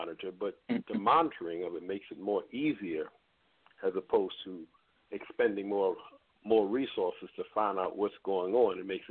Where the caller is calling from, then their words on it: Baltimore, Maryland, United States; I am calling from Baltimore, Maryland.